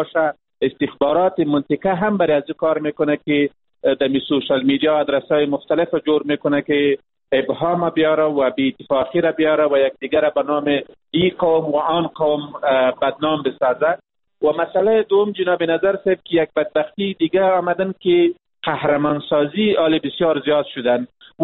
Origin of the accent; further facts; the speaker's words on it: Afghanistan; بلکه ما یک افغان هستیم و می باشیم و تا ابد می باشیم.